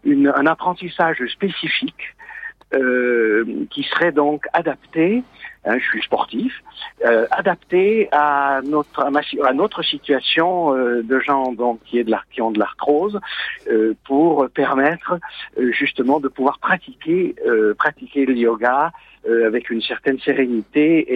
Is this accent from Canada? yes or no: no; Bourg-Saint-Maurice, Auvergne-Rhône-Alpes, France; Je suis en cure à Aix-les-Bains actuellement, donc je suis originaire de Bourg-Saint-Maurice.